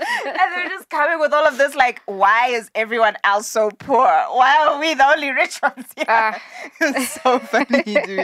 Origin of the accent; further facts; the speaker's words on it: Zimbabwe; Even for me, growing up in Zim, we'd watch BTV.